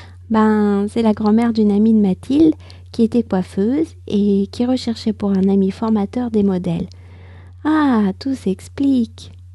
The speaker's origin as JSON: {"language": "French", "country": "France", "said": "je suis française, j'habite près de Paris"}